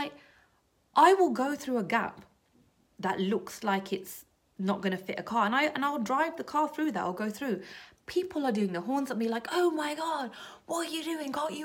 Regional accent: London, United Kingdom; Listen, I'm from London. I'm not used to this. Everything's lit up like Christmas tree all the time.

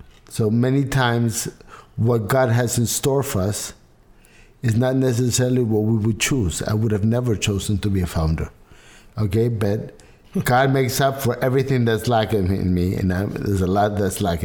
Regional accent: Peru; I'm from Peru … Okay, we are from Peru. Even though I have on my father's side, we have completely English

